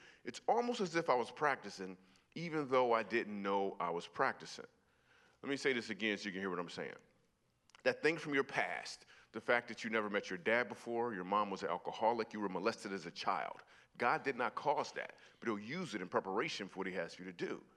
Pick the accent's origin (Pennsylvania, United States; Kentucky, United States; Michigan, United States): Michigan, United States; moved away as an adult; now in New York City, United States; Why did I move to New York City? Well, I grew up in Michigan, and the reason I moved to New York City is because